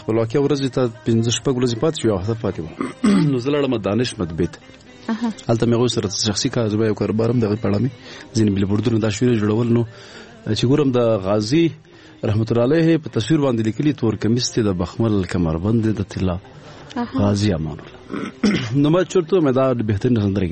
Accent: Paktia, Afghanistan; مونږ د پکتیا یو

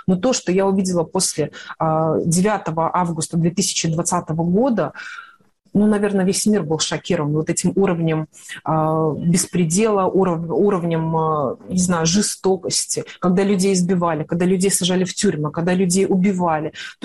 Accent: Belarus; moved away; я вынуждена уехала из Беларуси.

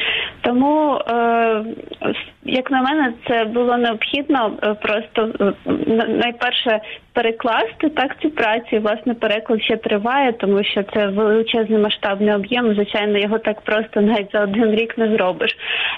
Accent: Kyiv, Ukraine; ні, я не з Криму, я киянка.

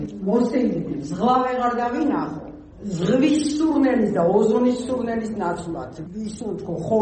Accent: Batumi, Adjara, Georgia; ჩვენ ბათუმლებს გვინდა ბულვარი ის ბულვარი მინდა სადაც გავიზარდე და სადაც მთელი ცხოვრება გავატარე

